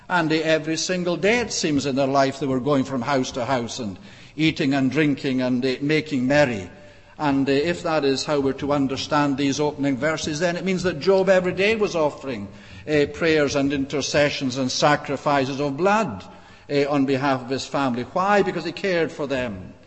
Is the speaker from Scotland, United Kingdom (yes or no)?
yes; Scotland, United Kingdom; And I was brought up in Scotland, as you know, with this mad idea that boys don't cry.